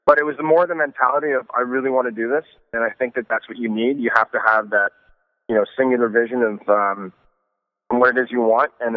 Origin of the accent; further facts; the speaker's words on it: Ottawa, Ontario, Canada; I'm originally from Ottawa, Canada, the nation's capital in the beautiful heartland of Canada. I grew up in a middle-class family and, around a lot of political sort of figures, which was, very interesting. My father worked in the government